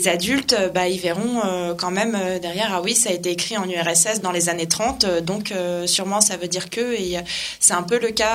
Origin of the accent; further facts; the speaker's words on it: Russia; moi, je suis russe, en fait